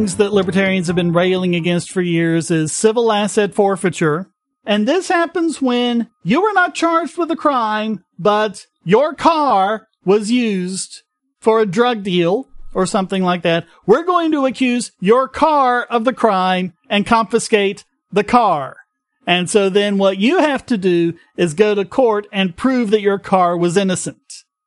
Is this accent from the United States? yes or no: yes; North Carolina, United States; So this story that I've linked to has a story from my home state of North Carolina.